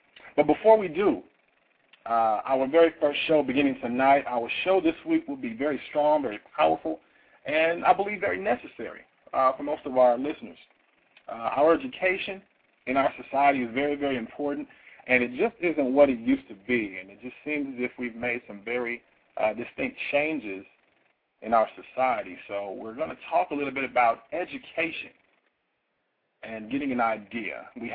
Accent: Kansas City, Missouri, United States; now in Texas, United States; especially in my hometown of Kansas City, Missouri.

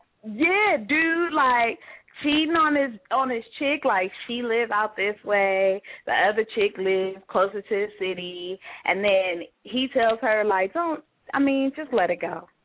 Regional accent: Inglewood, California, United States; But growing up, like, I grew up in Inglewood, right? I'm from California.

